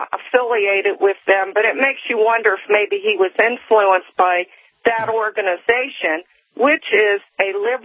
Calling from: Pennsylvania, United States; I'm from Pennsylvania.

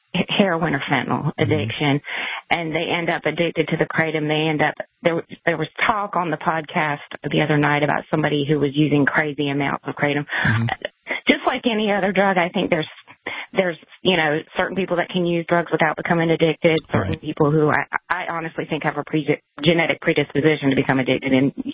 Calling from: South Carolina, United States; South Carolina.

